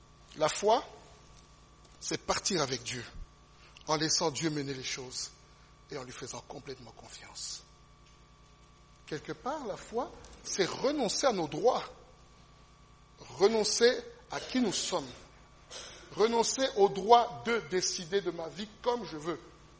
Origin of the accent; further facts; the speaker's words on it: Belgium; J'aurais beau lui dire que j'habite en Belgique, que je suis belge